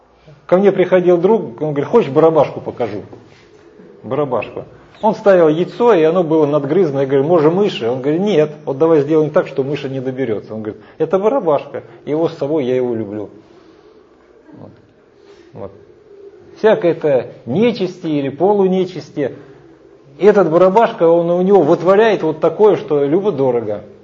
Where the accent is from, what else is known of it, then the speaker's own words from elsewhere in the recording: Russia; Вот я из России, из такого уголка, где там, ну, в каждом квартале была бабка.